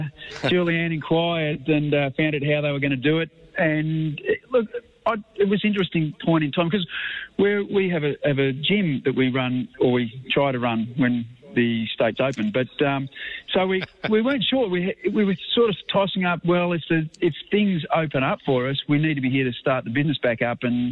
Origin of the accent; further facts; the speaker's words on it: Geelong, Victoria, Australia; I'm a North Geelong boy